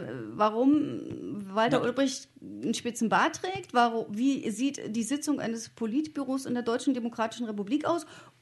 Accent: Moscow, Russia; Ich komme aus Moskau, aus der Hauptstadt.

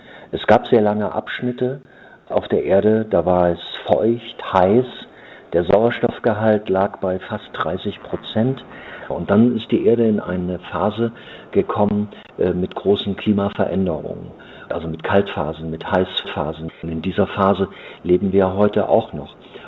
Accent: Germany; Deutschland ist nun mal meine Heimat. Ich bin hier groß geworden.

